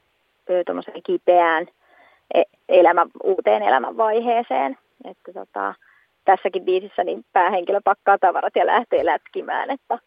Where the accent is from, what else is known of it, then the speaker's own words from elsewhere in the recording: Teuva, South Ostrobothnia, Finland; now in Jakobstad, Finland; mun juuret itse asiassa tulee tuolta Etelä-Pohjanmaalta tämmöiseltä pikkupaikkakunnalta nimeltään Teuva. Eli sieltä olen lähtöisin. Mutta tällä hetkellä vaikutan Pietarsaaren suunnassa.